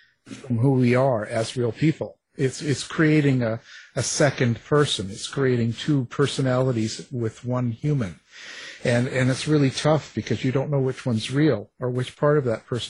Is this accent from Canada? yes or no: yes; Canada; You know, I'm just a Canadian. What do I know?